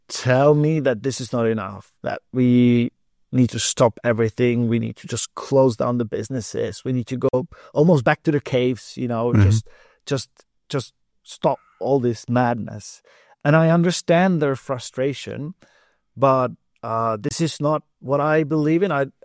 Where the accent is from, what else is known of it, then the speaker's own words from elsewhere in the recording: Prague, Czechia; I was a chief circular economist of my hometown in the city of Prague.